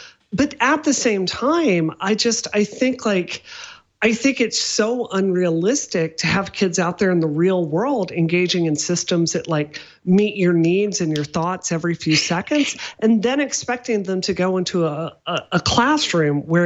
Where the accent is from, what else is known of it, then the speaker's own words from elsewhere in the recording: Mississippi, United States; I grew up in Mississippi. I went to high school in Mississippi that was criminally underfunded in the 90s.